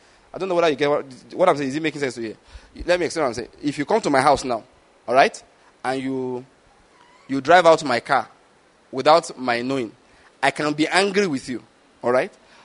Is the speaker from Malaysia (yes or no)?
no; Ikeja, Lagos, Nigeria; You know, I come from Ikeja.